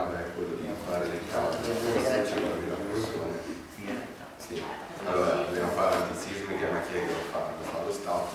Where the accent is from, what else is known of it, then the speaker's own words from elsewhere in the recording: Friuli-Venezia Giulia, Italy; io vengo dal Friuli, è stato quello del 77, ma non perché noi friulani